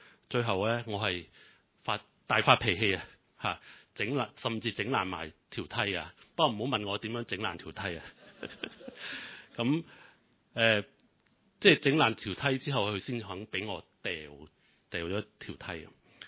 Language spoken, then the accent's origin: Cantonese; China; 因為我哋中國人有句話咧，就係即唔孝敬父母會俾雷劈噶嘛嚇。